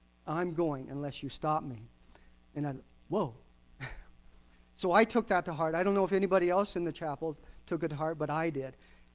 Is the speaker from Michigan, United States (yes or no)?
no; Alaska, United States; I was born and raised in Alaska.